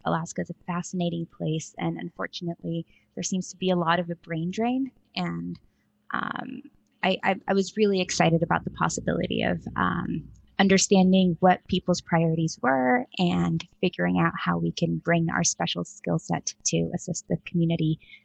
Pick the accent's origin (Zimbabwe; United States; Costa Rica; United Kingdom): Costa Rica; And I'm from Costa Rica, and my background is in medicine and public health.